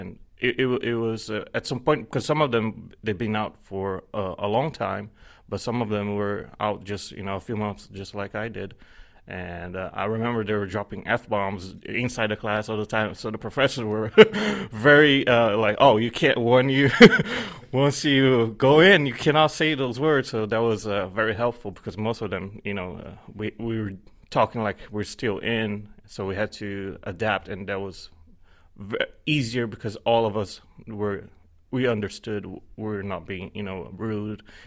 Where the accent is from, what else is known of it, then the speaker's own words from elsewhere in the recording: Brazil; born there; English is a second language; moved away as an adult; I was born in Brazil. I moved when I was 19. I'm almost 31 now.